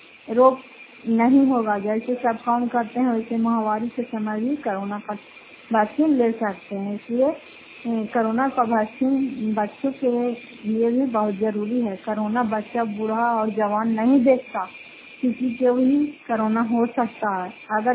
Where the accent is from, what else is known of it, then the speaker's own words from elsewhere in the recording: Fatehpur, Bihar, India; घर पथेपुर, पंचायत मकरौता, जिला नालंदा, राय पसरा ब्लॉक की निवासी हूँ।